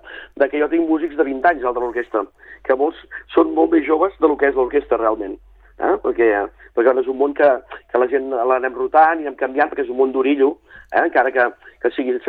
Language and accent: Catalan; Canet de Mar, Catalonia, Spain; jo per exemple soc de Canet de Mar